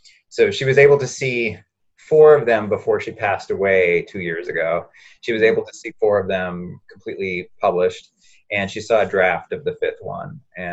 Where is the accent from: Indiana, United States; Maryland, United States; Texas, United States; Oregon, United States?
Texas, United States; El Paso; now in Boston, United States; as I'm now in Boston and I grew up in El Paso